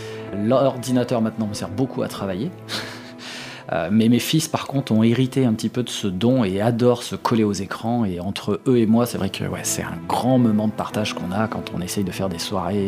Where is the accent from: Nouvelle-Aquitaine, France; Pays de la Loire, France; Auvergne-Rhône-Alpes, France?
Auvergne-Rhône-Alpes, France; Villefranche-sur-Saône; Eh bien, je suis né en Calade. J'ai vécu toute ma vie en Calade. J'ai fini mes études sur Lyon. Et ensuite, j'ai travaillé et je travaille encore d'ailleurs sur la région caladoise.